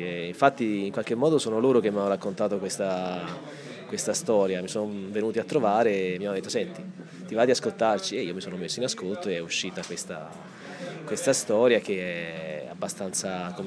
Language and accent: Italian; Barga, Tuscany, Italy; Io poi sono di Barga, quindi perché non farla?